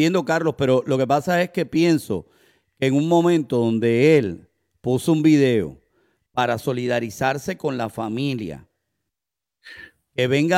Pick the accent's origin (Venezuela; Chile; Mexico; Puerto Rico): Puerto Rico; voy a decir un refrán que hacen en mi país, en Puerto Rico.